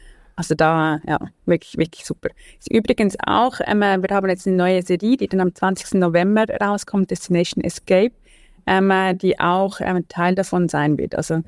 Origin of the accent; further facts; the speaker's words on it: Valais, Switzerland; born there; man wunderbar ins Wallis, wo ich geboren bin, sieht